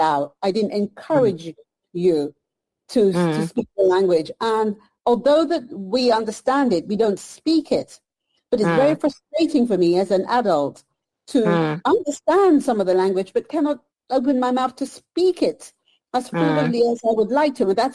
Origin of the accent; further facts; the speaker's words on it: England, United Kingdom; when we were growing up, we grew up in England, and we did hear the culture because, you know, we had family. You know, we'd go to family on Sundays and they'd speak the Creole, the patois.